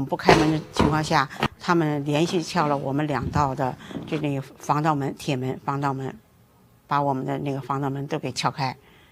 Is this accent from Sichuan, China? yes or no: no; Beijing, China; born there; 在这儿我就是出生在北京的，所以就是这么大岁数了，不愿意离开这些这个故乡嘛，